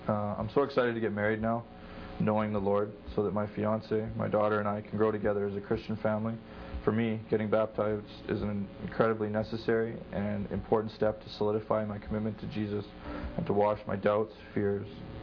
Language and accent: English; Vancouver, British Columbia, Canada; I'm from Vancouver, and I've been a Christian for about 2 years.